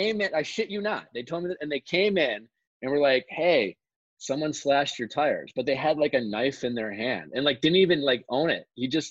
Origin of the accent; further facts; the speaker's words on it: Midwest, United States; I grew up in the Midwest